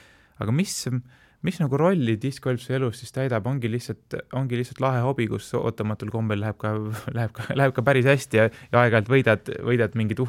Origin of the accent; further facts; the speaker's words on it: Pärnu, Pärnu County, Estonia; ma olen küll Pärnust pärit, aga ma käin viimasel, noh, selles mõttes piisavalt harva, kuna ma ei ela enam seal